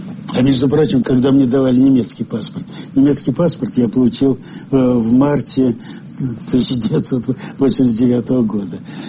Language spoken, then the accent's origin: Russian; Russia; извините, просто русским себя считаю. Хотя я смешанного происхождения